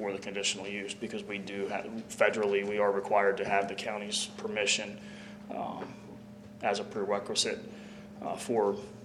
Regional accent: Salisbury, Maryland, United States; I grew up in Salisbury, so I am Eastern Shore to the heart. I graduated from high school from Waihai in Salisbury.

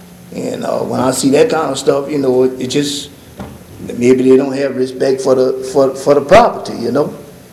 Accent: New Orleans, Louisiana, United States; moved away as an adult; I moved up here with my wife. I'm from New Orleans originally.

